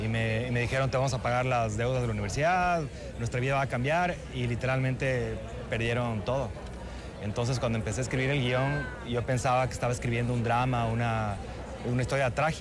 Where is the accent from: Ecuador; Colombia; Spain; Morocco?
Ecuador; Y decir, sí, eso también somos los ecuatorianos